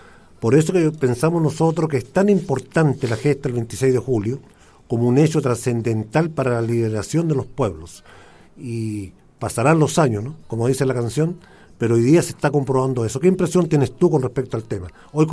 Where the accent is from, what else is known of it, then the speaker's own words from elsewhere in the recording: Chile; nosotros pensamos como chilenos, ¿no?